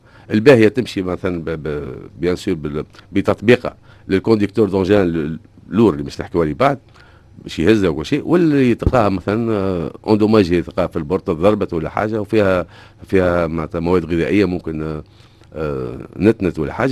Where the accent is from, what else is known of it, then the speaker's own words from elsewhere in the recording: Tunisia; الاختصاصات هذوما جدد هذوما زاد ما فماش عندنا في تونس